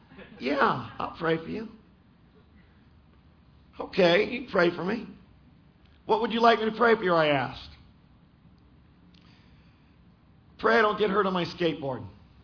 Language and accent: English; California, United States; I was from California at the time.